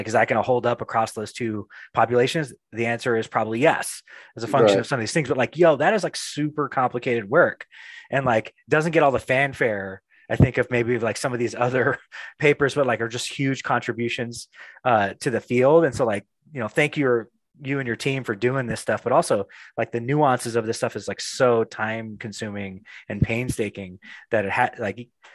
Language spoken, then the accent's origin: English; Phoenix, Arizona, United States; Like I know, like when I grew up in Phoenix, Arizona